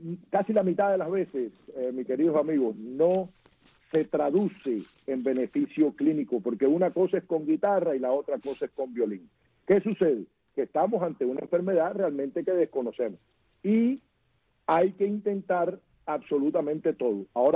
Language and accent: Spanish; Antilla, Holguín, Cuba; Un abrazo a los dos y yo soy de Antilla.